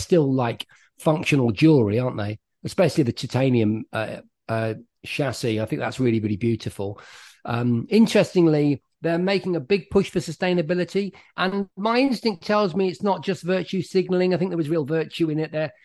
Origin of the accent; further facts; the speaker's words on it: Lincoln, East Midlands, United Kingdom; That's only because I'm from Lincoln.